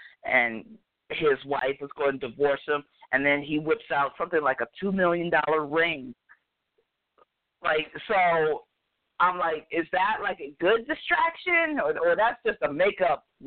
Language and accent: English; Ohio, United States; also born or lived in New York; Okay, look, I grew up in Ohio, so I feel like that's where regular people live